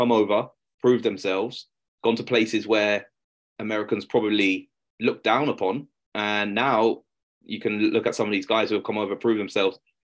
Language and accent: English; London, United Kingdom; moved away; Tiffin's a world away from where I'm from the Greater London area.